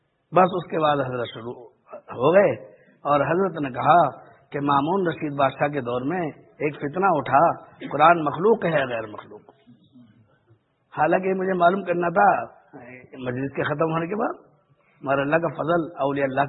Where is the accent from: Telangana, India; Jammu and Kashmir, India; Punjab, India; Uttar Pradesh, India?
Uttar Pradesh, India; Bulandshahr; میرا وطن اصل ضلع بلندشہر ہے